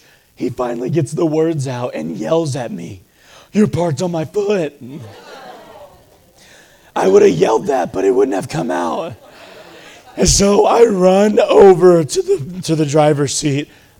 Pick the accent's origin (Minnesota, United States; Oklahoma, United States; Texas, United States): Texas, United States; So, I grew up in Texas. My wife grew up in Washington State.